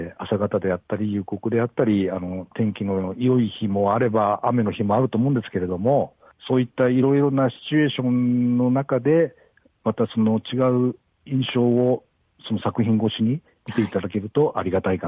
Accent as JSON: {"language": "Japanese", "region": "Gifu", "country": "Japan", "lives_now": "Kanagawa, Japan", "said": "岐阜県になります。"}